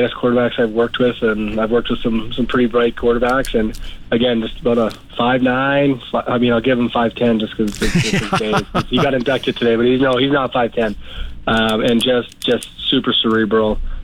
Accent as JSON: {"language": "English", "town": "Calgary", "region": "Alberta", "country": "Canada", "said": "And actually, my dad actually coached, because I'm from Calgary"}